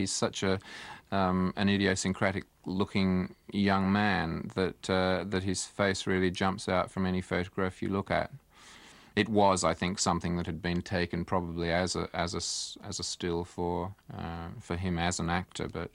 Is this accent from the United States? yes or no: no; England, United Kingdom; born there; also born or lived in Malaya; I was born in England. I lived in Malaya.